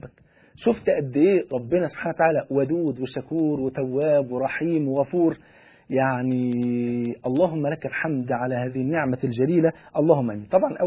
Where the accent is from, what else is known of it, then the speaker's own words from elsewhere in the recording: Egypt; عندنا في مصر هنا